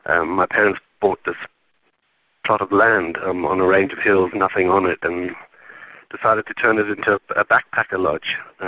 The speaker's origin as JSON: {"language": "English", "country": "Zimbabwe", "tie": "born or raised there", "said": "my three sisters and I, we were born in born and raised in Zimbabwe"}